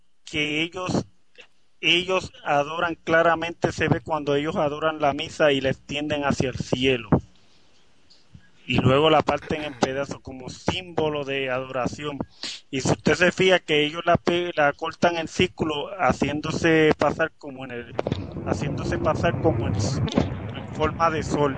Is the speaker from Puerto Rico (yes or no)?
yes; Puerto Rico; aquí en mi país, en Puerto Rico